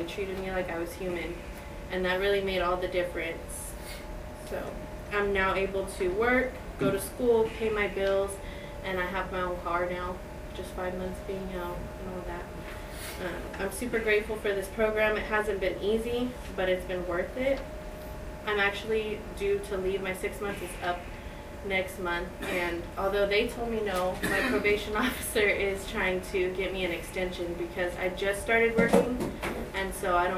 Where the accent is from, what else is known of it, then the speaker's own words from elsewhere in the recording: Ridgecrest, California, United States; I'm not from the area. I'm from Ridgecrest.